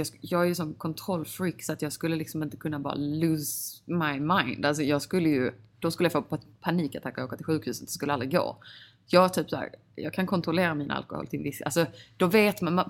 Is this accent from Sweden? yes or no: yes; Sweden; när jag växte upp eller typ när jag var liten i Sverige